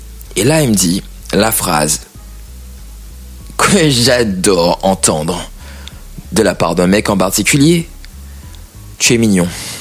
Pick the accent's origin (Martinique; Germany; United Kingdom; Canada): Martinique; donc j'ai grandi en Martinique